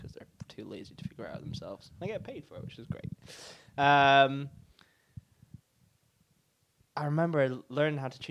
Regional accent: Scotland, United Kingdom; From Aberdeen, but like not really from Aberdeen, like 10 miles out.

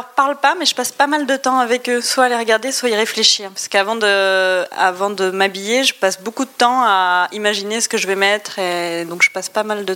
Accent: Brest, Brittany, France; born there; Je suis née à Brest et j'ai une grande passion pour les crêpes.

